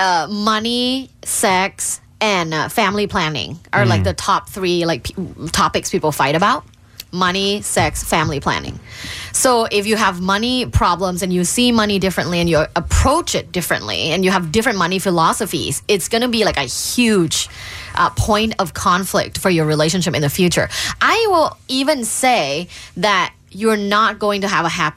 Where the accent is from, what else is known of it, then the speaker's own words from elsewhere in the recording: Thailand; now in United States; Like, I'm from Thailand. We don't have Christmas.